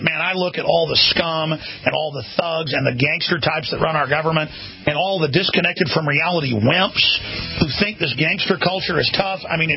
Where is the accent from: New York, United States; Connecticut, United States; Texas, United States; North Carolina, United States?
Texas, United States; Dallas; I mean, I grew up in Dallas, folks, people that walked around like that.